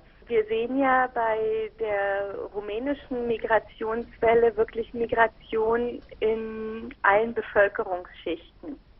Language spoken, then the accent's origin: German; East Berlin, Berlin, Germany; Ich bin aus Ost-Berlin, ich bin in der DDR aufgewachsen